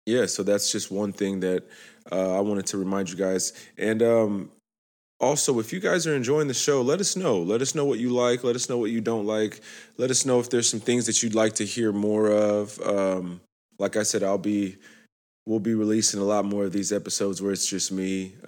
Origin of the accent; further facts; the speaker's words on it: Nigeria; I am Nigerian.